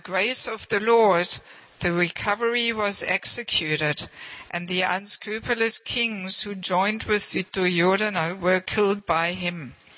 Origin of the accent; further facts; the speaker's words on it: Germany; So I am originally from Germany, but I have never lived there as a devotee.